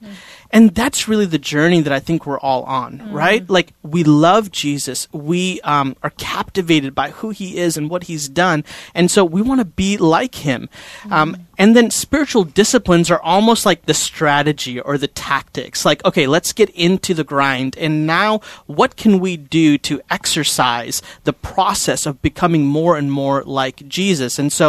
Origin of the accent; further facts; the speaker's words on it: India; And so if you guys could see me right now, I'm Indian, like from India